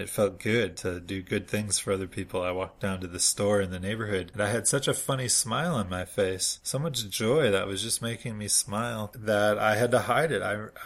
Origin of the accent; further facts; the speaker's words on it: Minneapolis, Minnesota, United States; accent: Twin Cities; That is where my accent is from, by the way, the Twin Cities up there.